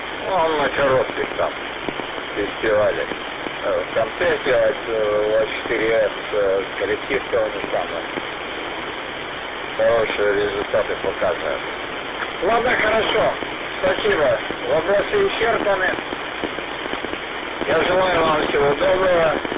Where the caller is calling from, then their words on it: Temryuk, Krasnodar Krai, Russia; город Темрюк.